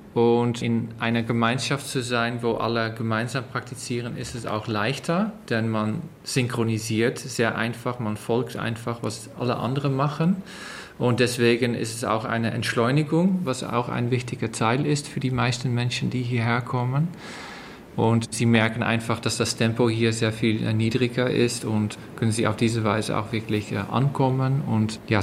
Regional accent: Netherlands; German is a second language; also born or lived in France; now in Waldbröl, Germany; ich wohne seit 2010 hier in Waldbröl. Also das heißt fast 11 Jahre. Und ich komme ursprünglich aus den Niederlanden und bin seit etwa 18 Jahren Mönch.

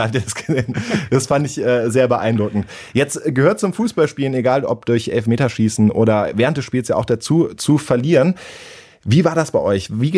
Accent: Cologne, North Rhine-Westphalia, Germany; Ich komme ja aus Köln

